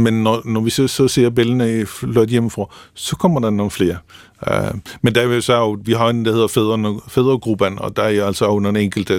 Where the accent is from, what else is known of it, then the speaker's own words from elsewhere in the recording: Capital Region, Denmark; accent: Bornholmish; at vi kan snakke bornholmsk, fordi det er jo, jeg er jo bornholmer